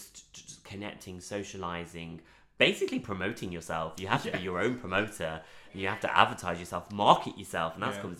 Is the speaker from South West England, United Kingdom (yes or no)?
no; Derby, East Midlands, United Kingdom; now in Birmingham, United Kingdom; I'm not originally from Birmingham. Yeah. I come from Derby, which really has a very limited space in terms of those venues.